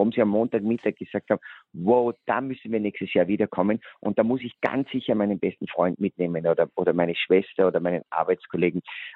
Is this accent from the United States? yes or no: no; Salzburg, Austria; wenn ich das von meiner Seite auch als Salzburger sagen darf